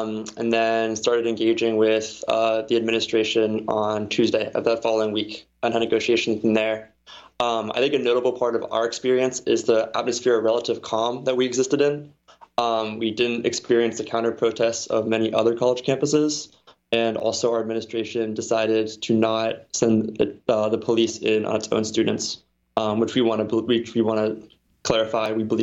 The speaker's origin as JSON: {"language": "English", "country": "United States", "said": "And being an American complicit in this and being a student at an institution complicit in this genocide directly"}